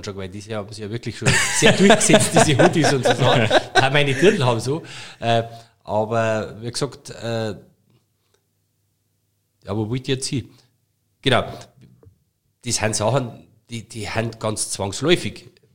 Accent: Munich, Bavaria, Germany; oder als Münchner, wenn ich in den Biergarten gehe

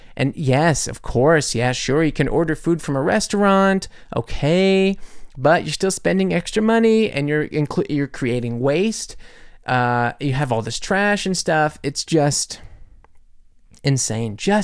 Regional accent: United States; I love cereal, I'm American, suck on it

